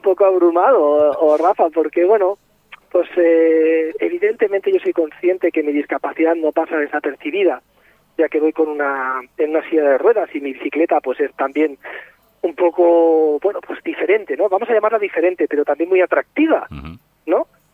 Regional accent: Extremadura, Spain; un saludo enorme a todos los oyentes extremeños de mi tierra querida.

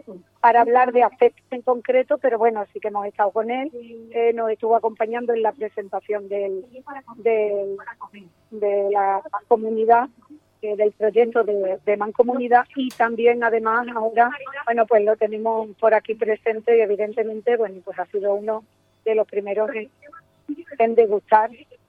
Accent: Monesterio, Extremadura, Spain; yo soy de Monesterio y este jamón es de mi pueblo.

